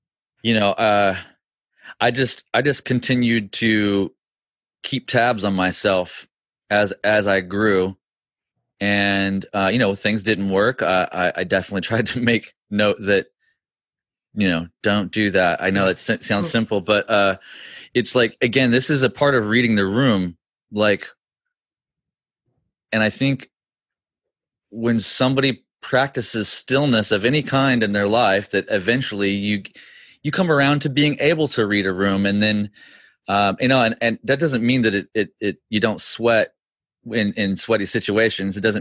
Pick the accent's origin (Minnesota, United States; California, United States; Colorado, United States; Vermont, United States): California, United States; Chico; Now up here in my hometown area, Chico, you know, I'm like $150 more a month here for a 3-bedroom, 2-bath, 2-car garage